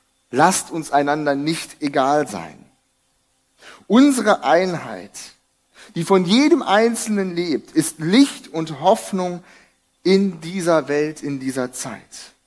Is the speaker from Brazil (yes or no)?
yes; Brazil; In Brasilien, wo ich herkomme, hat man im Gottesdienst immer die Bibel dabei.